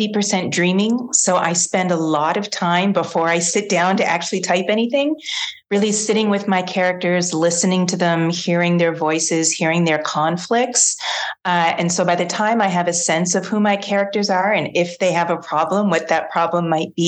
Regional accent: Ontario, Canada; accent: Canadian; I'm Canadian. You'll probably hear my accent as I'm talking. But I grew up outside of Toronto

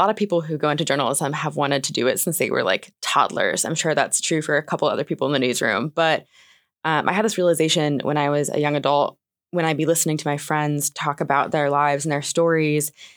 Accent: St. Louis, Missouri, United States; also born or lived in Chicago; now in Juneau, United States; I grew up in St. Louis, Missouri, and I've lived a few places since then. I was in Chicago before this

